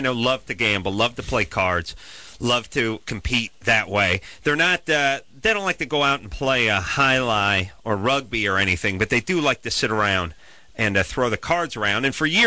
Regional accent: California, United States; I'm from Southern California. We don't know any card games.

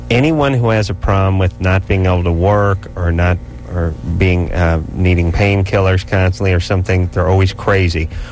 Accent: California, United States; I grew up in California, for Christ's sake.

